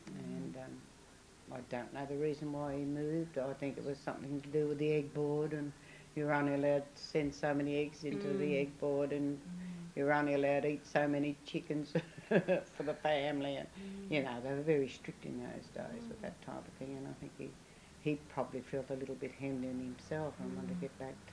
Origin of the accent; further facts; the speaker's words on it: Wyong, New South Wales, Australia; also born or lived in Wellington; And I was born in Wellington, but I was only 6 months old when I left there. Well, then we came to Wyong, and there he was a mixed farmer.